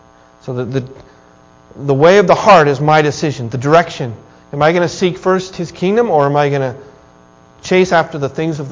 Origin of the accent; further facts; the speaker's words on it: Wyoming, United States; also born or lived in Kansas; now in Atlanta, United States; I was born in Kansas, grew up in Wyoming. I live in Atlanta.